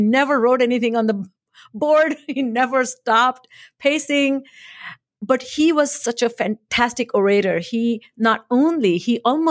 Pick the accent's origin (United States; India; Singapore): India; I grew up in India, went to Indian schools